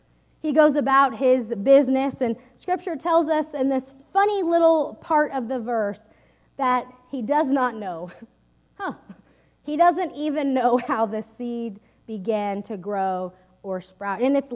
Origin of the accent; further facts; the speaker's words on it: Texas, United States; As you know, I am a Texan, and I am proud to say that the state flower of Texas is the bluebonnet